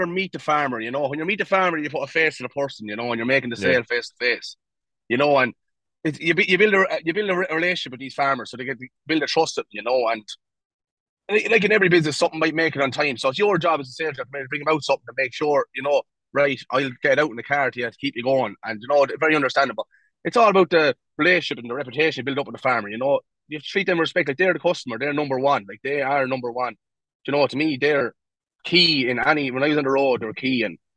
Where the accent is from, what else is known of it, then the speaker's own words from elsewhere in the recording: Ballycallan, Leinster, Ireland; I come from a beef and suckler farm there about a couple of miles from Kilkenny City there. So I suppose I always grew up around machinery and I grew up around cattle